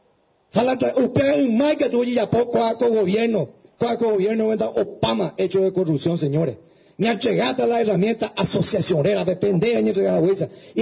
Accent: Paraguay; soy un paraguayo de bien que busca el desarrollo integral de todo un pueblo

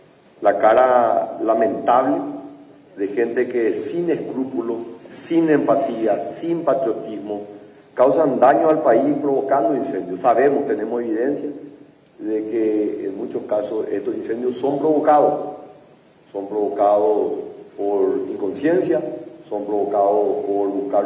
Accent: Paraguay; nos hace sentir tremendamente orgullosos como paraguayos

